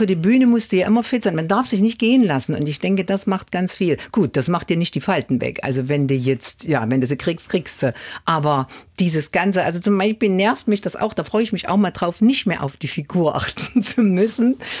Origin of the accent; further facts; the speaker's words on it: East Germany, Germany; ich komme aus dem Osten oder aus dem östlichen Teil Deutschlands oder aus der ehemaligen DDR